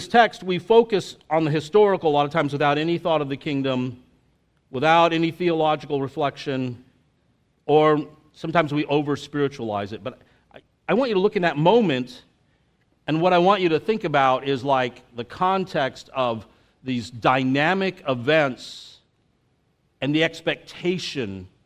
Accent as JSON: {"language": "English", "town": "El Paso", "region": "Texas", "country": "United States", "tie": "born or raised there", "said": "we grew up in El Paso, man."}